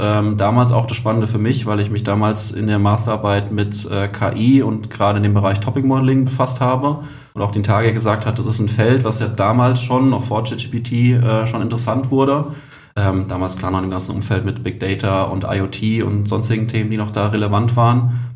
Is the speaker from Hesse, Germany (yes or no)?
yes; Rüsselsheim, Hesse, Germany; Also bin gebürtiger Rüsselsheimer, also komme aus dem Rhein-Main-Gebiet, dort eben groß geworden.